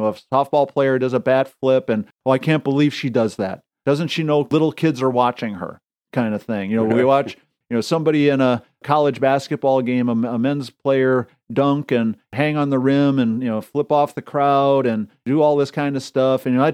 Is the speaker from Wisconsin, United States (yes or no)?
yes; Wisconsin, United States; You know, growing up in Wisconsin, Wisconsin's volleyball team has been really good.